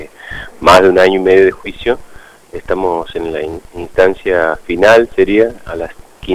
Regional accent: Santiago del Estero, Argentina; que venimos desde Santiago del Estero sosteniendo esta querella también con mucho esfuerzo

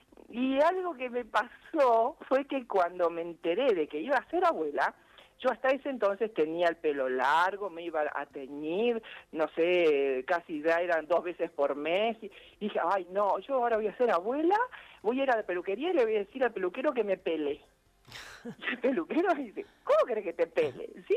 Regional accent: Bariloche, Río Negro, Argentina; also born or lived in Buenos Aires; yo nací acá en Bariloche, hice toda mi primaria, mi secundaria acá, y el terciario lo fui a hacer a Buenos Aires. Vos imaginate, yo con 17 años, que me fui en un colectivo a Buenos Aires, fui a vivir a un pensionado

